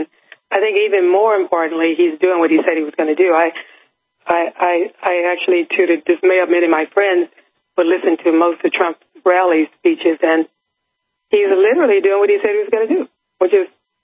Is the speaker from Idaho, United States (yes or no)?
no; New Orleans, Louisiana, United States; I'm from New Orleans, and we're pretty straight shooters down here as well.